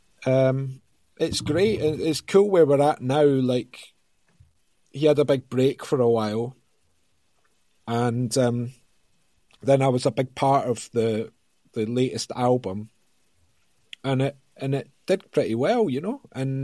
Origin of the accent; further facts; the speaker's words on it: Scotland, United Kingdom; I've known Paolo since 2015, and we're both Scottish.